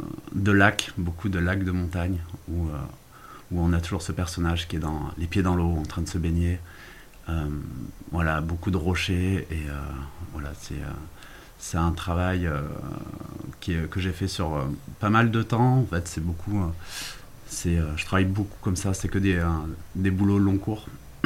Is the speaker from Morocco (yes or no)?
no; Villeneuve, France; Moi, j'ai grandi par ici, à Villeneuve.